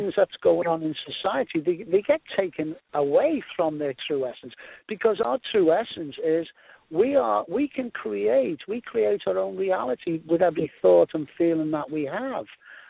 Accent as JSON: {"language": "English", "town": "Liverpool", "region": "North West England", "country": "United Kingdom", "said": "of course, I'm from the Liverpool area, and I was a bit young. I was very young when … were making it big."}